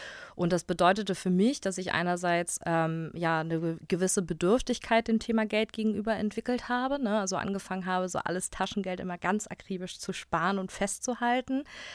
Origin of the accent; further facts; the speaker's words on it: Kiel, Schleswig-Holstein, Germany; ich bin 28 Jahre alt, ich komme aus Kiel